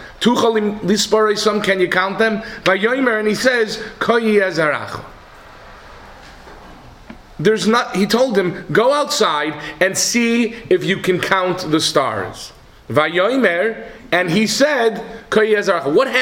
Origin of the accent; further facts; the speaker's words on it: Cleveland, Ohio, United States; I grew up in the Young Israel of Cleveland.